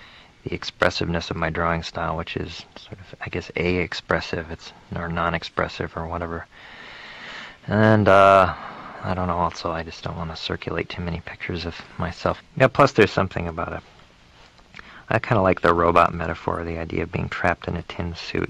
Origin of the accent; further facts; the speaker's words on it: Omaha, Nebraska, United States; also born or lived in Austin, United States; now in Chicago, United States; I grew up in Omaha, Nebraska.